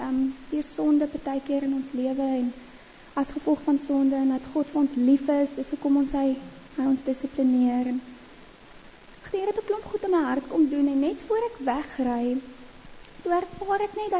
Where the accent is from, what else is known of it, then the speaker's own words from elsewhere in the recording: Mossel Bay, Western Cape, South Africa; En ek kom van Mosselbaai af, ek het daar skool gegaan